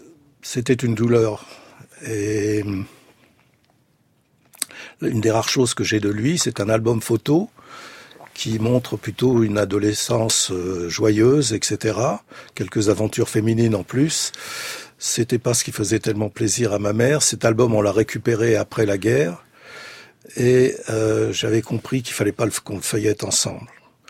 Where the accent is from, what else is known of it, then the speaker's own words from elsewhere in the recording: Brussels, Brussels-Capital Region, Belgium; born there; je suis né en 1941 à Bruxelles, fils de deux résistants juifs polonais communistes.